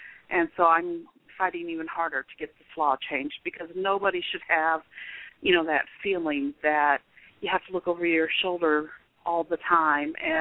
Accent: Iowa, United States; I'm from Iowa, so we came up to Iowa to get married.

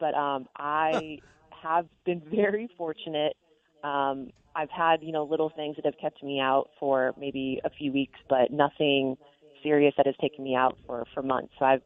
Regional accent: St. Louis, Missouri, United States; growing up in St. Louis, my family would take me to ambush steamer games almost every weekend that they were playing home.

